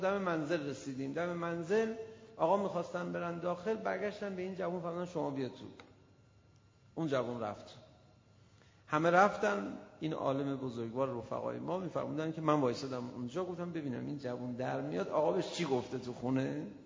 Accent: Tehran, Tehran Province, Iran; میدونست ما تهرانیم،

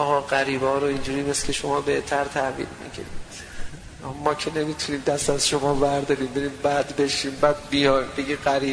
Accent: Afghanistan; از افغانستان اومدیم گفتیم میریم سمت ایران، از ایران پرواز میکنیم میریم اروپا و اینا، اومدیم و با ماشین سوار شدیم لبه مرز، اومدیم خراسان، رفتیم مشهد

